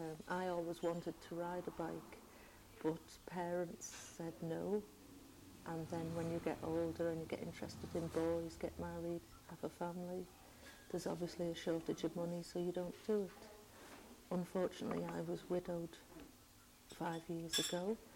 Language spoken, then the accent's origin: English; Ramsey, Isle of Man; I'm born and bred Manx. I was born in Ramsey, and when I got married, I moved to Sulby. So I've been in Sulby for 22 years.